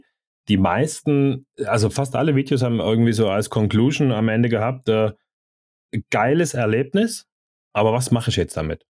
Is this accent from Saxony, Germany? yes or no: yes; Saxony, Germany; born there; als gebürtiger Sachse